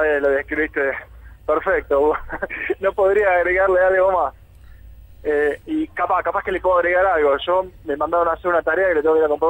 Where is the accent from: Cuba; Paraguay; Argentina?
Argentina; somos argentinos